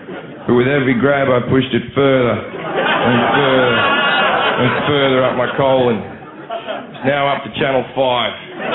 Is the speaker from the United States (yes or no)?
no; Australia; My biggest fear was going to hospital in a foreign country with my accent and going, you'll never guess what's happened to me. But being Holland, there's a good chance you could go, you have an egg up your ass? Go join the queue with the other Australians.